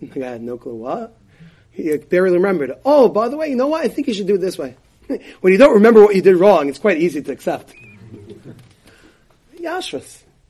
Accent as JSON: {"language": "English", "town": "Brooklyn", "region": "New York", "country": "United States", "tie": "born or raised there", "said": "Even though I grew up in Brooklyn, but I had the schuss of going to Masifta in Queens."}